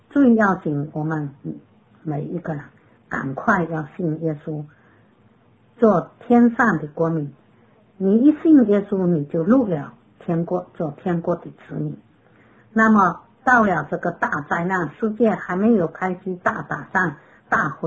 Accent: China; 不要亏欠我是中国人，中国的名誉，我是中国人，一定要为中国争光

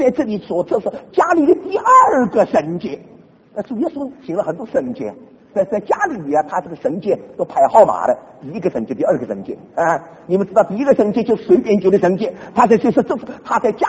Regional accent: Shanghai, China; also born or lived in Huzhou, Zhejiang; 比方说我是浙江湖州人，虽然我在上海长大，但是我在浙江湖州的教会里面得救啊。

